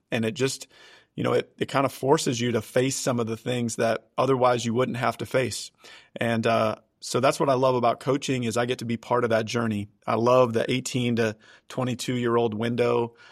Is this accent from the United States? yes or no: yes; Indiana, United States; And I'm an Indiana kid myself. I grew up in Southern Indiana and I went to Ball State. So it's easy for me to relate to those kids in some ways as a born and raised Hoosier.